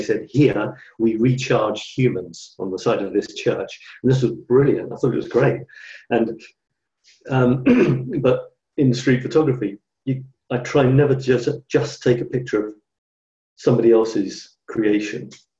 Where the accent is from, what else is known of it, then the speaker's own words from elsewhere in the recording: Scotland, United Kingdom; born there; Showing my heritage is showing there, you see, although I was born in Scotland.